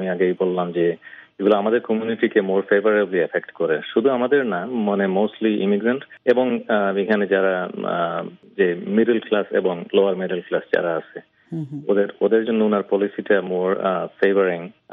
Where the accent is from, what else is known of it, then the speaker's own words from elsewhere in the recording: Bangladesh; তো আমরা বাংলাদেশি, আমরা খুবই অ্যাক্টিভ এই এরিয়াতে